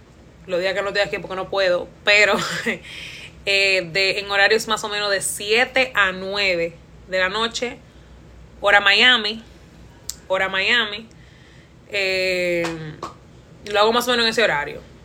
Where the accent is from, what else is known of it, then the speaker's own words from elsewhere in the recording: Dominican Republic; como buena dominicana